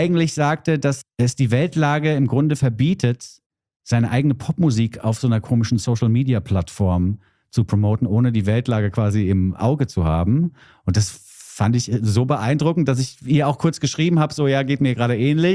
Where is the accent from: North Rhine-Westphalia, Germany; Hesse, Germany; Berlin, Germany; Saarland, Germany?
Hesse, Germany; Also es macht mich auch fertig als Hesse